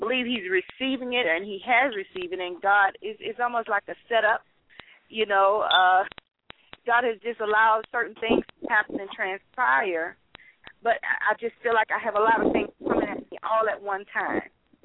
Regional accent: New Orleans, Louisiana, United States; now in Georgia, United States; I live in Georgia. One of them is Georgia, but originally from New Orleans.

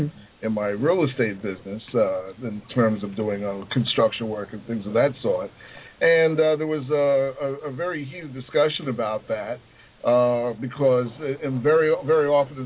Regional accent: Florida, United States; I would be ashamed to say that I'm from Florida at this point.

